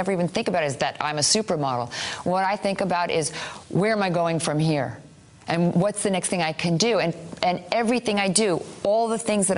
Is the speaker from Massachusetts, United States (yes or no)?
no; College Point, New York, United States; I grew up here in College Point, New York. My father built our house. Then I moved out further out the Long Island and have been here pretty much my whole life.